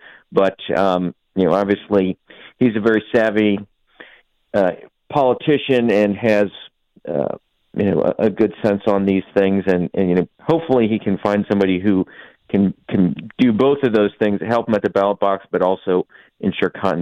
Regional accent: Ohio, United States; and I'm actually from Ohio originally

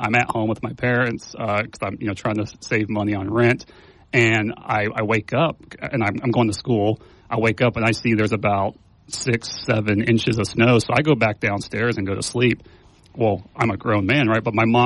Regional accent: North Carolina, United States; Most recently, North Carolina. That's where I was.

